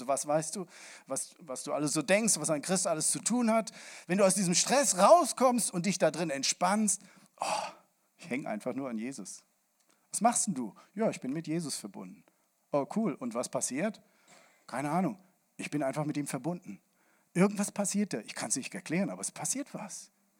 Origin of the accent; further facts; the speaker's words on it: Rhineland-Palatinate, Germany; Und wir haben ja eindeutig hier einen Vorteil als Rheinländer und Moselländer, die umringt sind von Weinbergen.